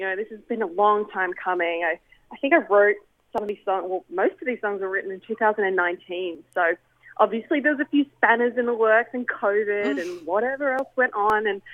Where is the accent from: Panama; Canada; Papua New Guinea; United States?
Papua New Guinea; I grew up in Papua New Guinea and we weren't really exposed to too many things that I guess a lot of the people in cities get exposed to. So in a way, I did come from a small town